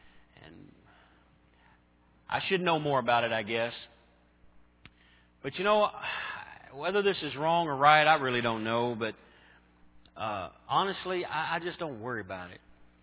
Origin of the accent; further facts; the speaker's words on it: United States; I'm concerned as an American, but as a Christian, that far outweighs being an American.